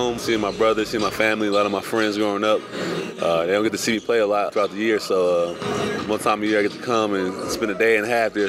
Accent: Milwaukee, Wisconsin, United States; I wear being from Milwaukee as like a badge of honor.

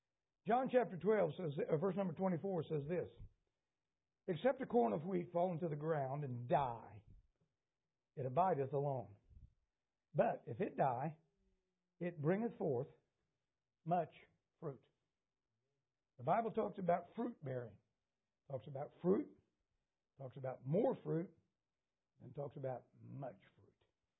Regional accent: Indiana, United States; Listen, I grew up in Indiana in coal country. United Mine Workers of America. That was where I grew up.

